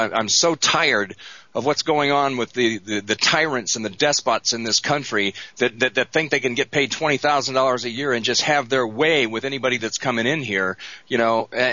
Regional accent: United States; I'm embarrassed to be an American, to have my name as an American tied to some of the atrocities that these people are doing.

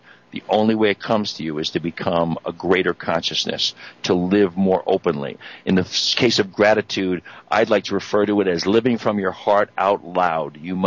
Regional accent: Colorado, United States; in my home state here of Colorado

